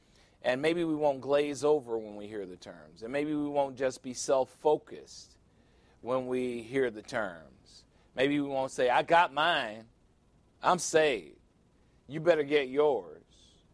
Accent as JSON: {"language": "English", "region": "Iowa", "country": "United States", "said": "pastor's from Chicago and I'm from Iowa"}